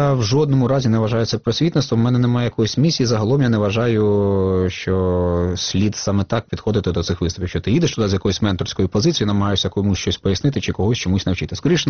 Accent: Luhansk Oblast, Ukraine; Донбас – моя батьківщина, я сам з Луганської області

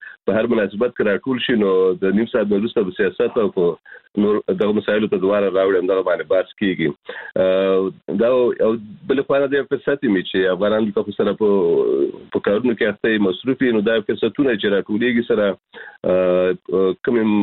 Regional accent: Kunar, Afghanistan; now in Germany; زه پیژنم چې د کونړ نه راغلی یم،

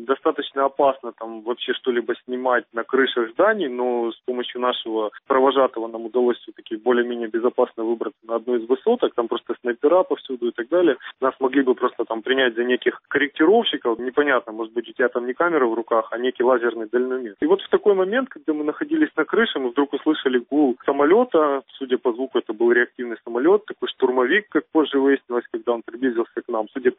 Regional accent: Ukraine; я не военный, я не из России, из Украины.

